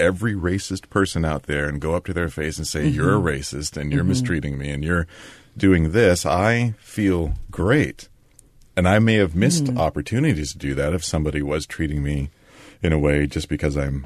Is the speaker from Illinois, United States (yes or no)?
no; Tacoma, Washington, United States; born or raised there; also born or lived in Puyallup